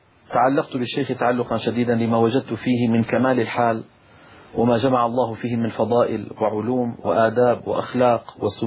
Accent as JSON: {"language": "Arabic", "town": "Damascus", "region": "Damascus Governorate", "country": "Syria", "tie": "born or raised there", "said": "من مدينة دمشق في سوريا. ولدت في دمشق سنة 1955 ودرست في مدارسها النظامية إلى الثانوية العامة العلمي، القسم العلمي."}